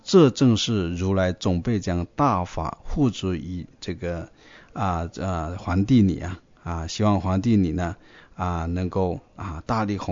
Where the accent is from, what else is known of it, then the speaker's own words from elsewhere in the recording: China; 因为这两位这个西来的这个高僧大德觉得我们中国人又具备这个大乘根器